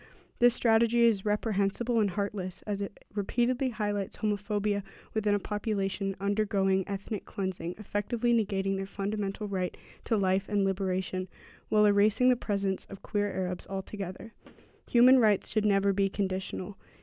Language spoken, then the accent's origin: English; British Columbia, Canada; now in Musqueam Territory, Canada; I'm from Sioux Territory in the South Okanagan, but I now live here in Musqueam Territory.